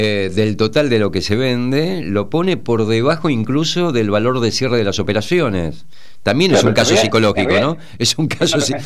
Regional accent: Buenos Aires, Argentina; bueno, somos porteños, estamos acá y más o menos lo conocemos.

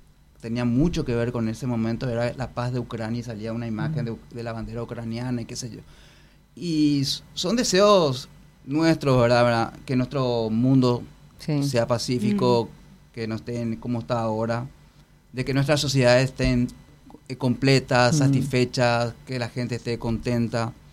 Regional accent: Paraguay; me gusta muchísimo porque es parte de mi historia como paraguayo.

